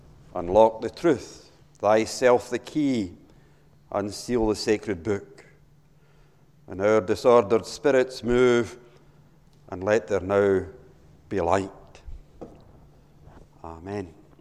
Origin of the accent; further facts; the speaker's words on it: Motherwell, Scotland, United Kingdom; I come from Motherwell, and Motherwell Library is the one that I used most when I was younger.